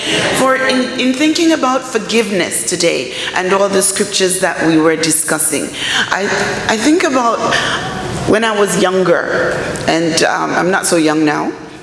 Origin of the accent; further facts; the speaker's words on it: London, United Kingdom; also born or lived in Jamaica; I grew up in London. I was born in Jamaica